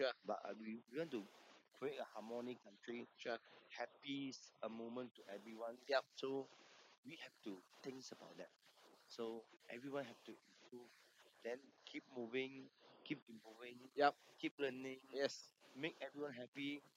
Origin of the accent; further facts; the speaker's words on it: Malaysia; I mean, I'm Malaysian. I always told people when I go overseas that Malaysia is the best country.